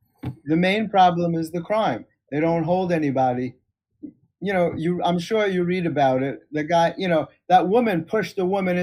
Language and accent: English; Bronx, New York, United States; I grew up in the Bronx, and when you lived in the Bronx, going to Manhattan, people would actually get dressed up years ago.